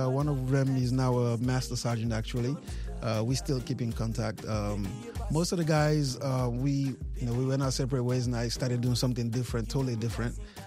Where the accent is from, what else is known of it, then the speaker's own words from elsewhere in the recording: Sierra Leone; Basically, we're both from Sierra Leone and we're musicians.